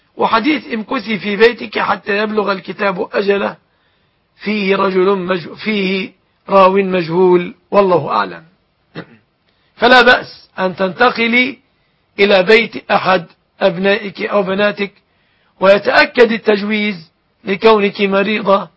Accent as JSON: {"language": "Arabic", "country": "Egypt", "said": "وأسأل الله أن يحفظ بلادنا مصر وسائر بلاد المسلمين"}